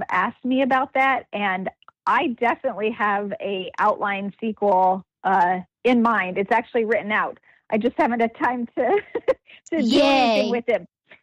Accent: Oxnard, California, United States; I grew up in California for the first, you know, childhood years of my life. And I lived outside of Oxnard, California.

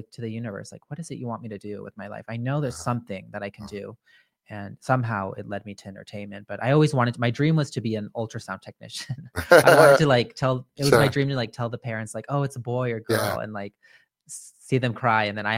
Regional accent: Santa Clarita, California, United States; Because I grew up in Santa Clarita, so I'm very like, you know

